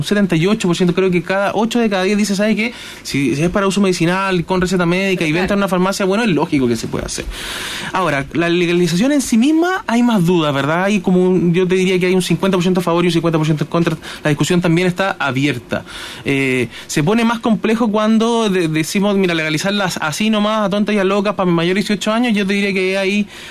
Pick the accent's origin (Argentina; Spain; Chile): Chile; Lo que sí estamos dispuestos como chilenos es avanzar en un proceso de negociación